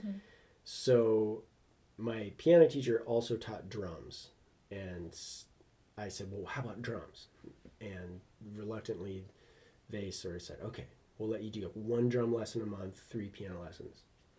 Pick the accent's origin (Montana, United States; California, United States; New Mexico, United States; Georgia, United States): Montana, United States; Kalispell; Yep. Yeah, I was born and raised here in Kalispell.